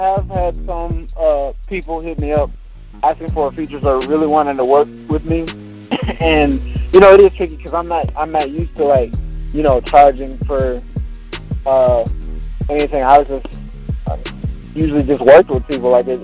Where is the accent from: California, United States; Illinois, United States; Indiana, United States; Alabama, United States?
Alabama, United States; Birmingham; I am from Birmingham, Alabama.